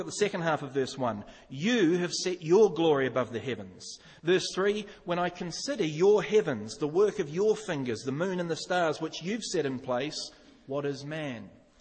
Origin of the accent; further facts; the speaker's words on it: New Zealand; I normally do it on my race, I'm a Kiwi, or my gender, I'm a male